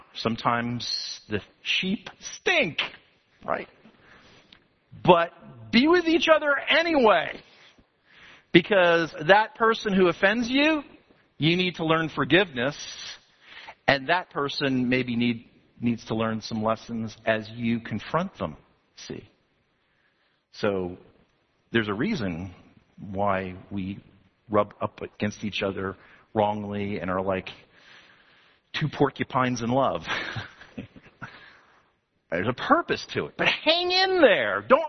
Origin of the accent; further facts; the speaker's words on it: Texas, United States; You know, I'm a Texan.